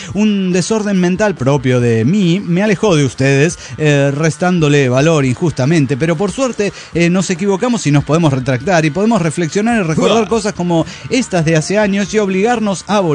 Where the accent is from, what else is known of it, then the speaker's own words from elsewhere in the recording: Peru; Pero no la peruana, que es de mi tierra, que es de mi sangre